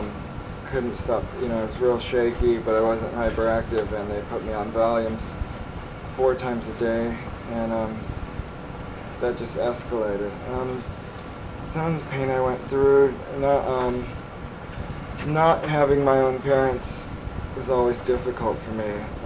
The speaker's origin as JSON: {"language": "English", "town": "Pomona", "region": "California", "country": "United States", "tie": "born or raised there", "also_born_or_lived": "Groton, Connecticut", "lives_now": "Hollywood, United States", "said": "I was born in Connecticut. I was raised outside of Los Angeles in Pomona."}